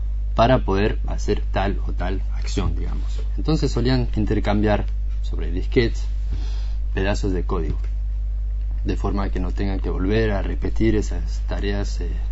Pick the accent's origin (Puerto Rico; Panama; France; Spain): France; Spanish is a second language; yo vengo de Francia, por eso el acentito.